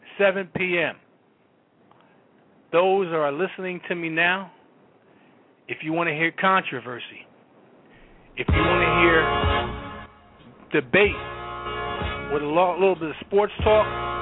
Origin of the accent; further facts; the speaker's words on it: New Jersey, United States; I'm the brother from Jersey.